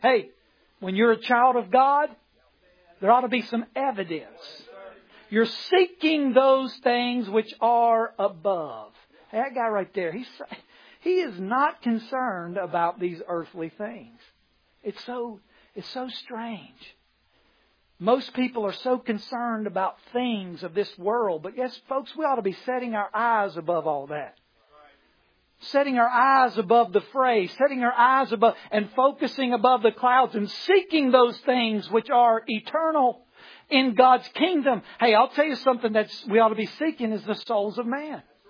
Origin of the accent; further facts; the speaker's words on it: Bolt, West Virginia, United States; Anyway, I was raised in Bolt, West Virginia, at least to the age of 5 years old. My dad pastored a little church. And we lived in a little single wide trailer on a dirt road.